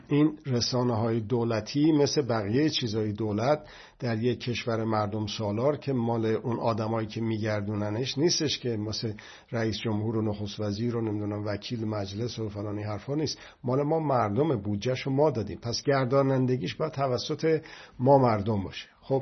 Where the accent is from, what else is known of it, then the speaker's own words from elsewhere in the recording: Iran; حالا در مورد ما که ایرانی هستیم